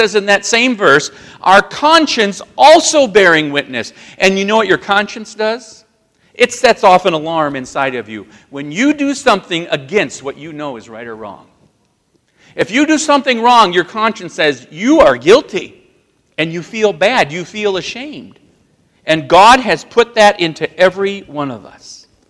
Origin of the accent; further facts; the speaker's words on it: Minnesota, United States; And like I said, I'm from Minnesota. I'm in Minnesota.